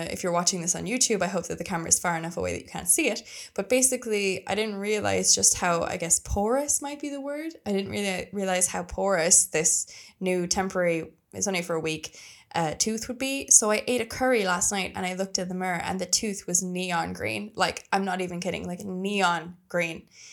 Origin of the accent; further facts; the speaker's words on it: Ireland; I'm an Irish girl traveling the world. I've been to 79 countries so far, some of them multiple times, and I've lived in 6 countries.